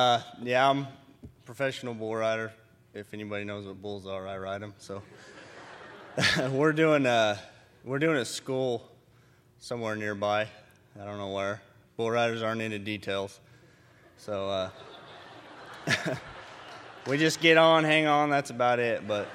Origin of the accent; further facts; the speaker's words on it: Idaho, United States; I'm from Idaho, and same God in Idaho that is here in California.